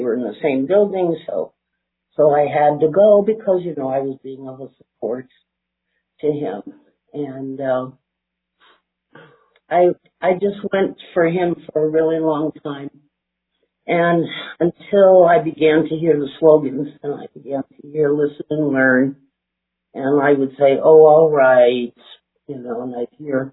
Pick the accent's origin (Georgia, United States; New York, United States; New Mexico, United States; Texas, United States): New Mexico, United States; Santa Fe; and I hail from Santa Fe, New Mexico.